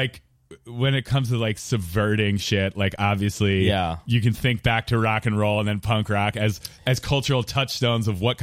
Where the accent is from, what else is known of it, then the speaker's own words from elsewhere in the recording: Philadelphia, Pennsylvania, United States; Yeah, I grew up in Philly.